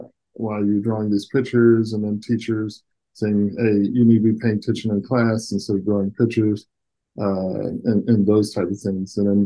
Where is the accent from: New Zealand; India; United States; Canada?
United States; Kentucky; Yeah, so I grew up in Kentucky.